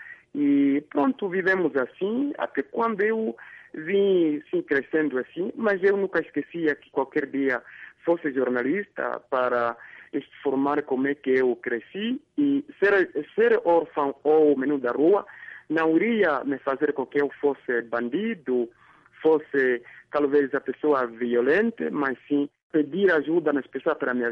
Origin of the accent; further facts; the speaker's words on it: Rundu, Kavango East, Namibia; now in Windhoek, Namibia; Eu cresci no Rundo, fui nascido no Rundo, e do Rundo vim na capital, 96, saí do Rundo, vim na capital de Vinduco, capital da Namíbia, Vinduco, onde estou agora.